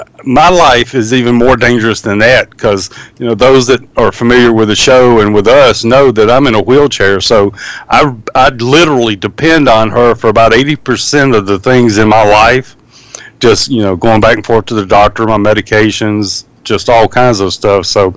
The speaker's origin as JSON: {"language": "English", "region": "the South", "country": "United States", "tie": "born or raised there", "said": "growing up in the South and in the woods and umpteen times out hunting and fishing"}